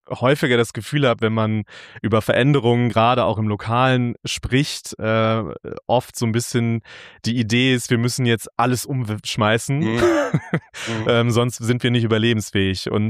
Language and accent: German; North Rhine-Westphalia, Germany; Ich komme ja aus dem Sauerland